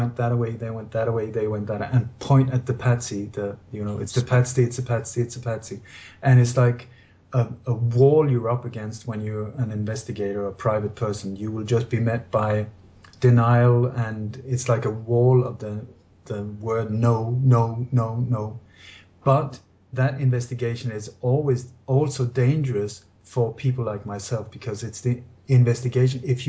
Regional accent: Denmark; born there; English is a second language; also born or lived in Sweden; I was born in Denmark in a family that was very much involved in the resistance movement against the Nazi occupation during the Second World War.

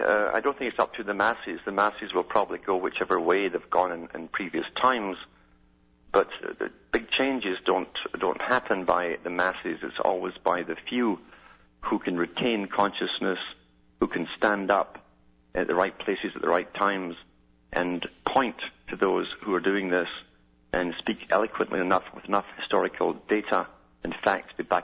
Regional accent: Scotland, United Kingdom; Scotland.

